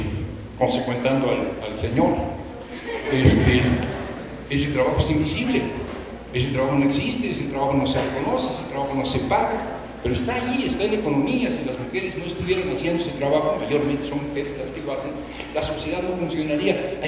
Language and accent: Spanish; San Pedro Mártir, Mexico City, Mexico; Yo soy de San Pedro Mártir